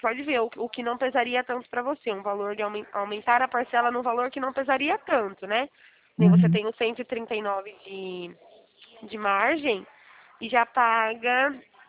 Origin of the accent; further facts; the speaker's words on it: Araras, São Paulo, Brazil; sou daqui de Araras.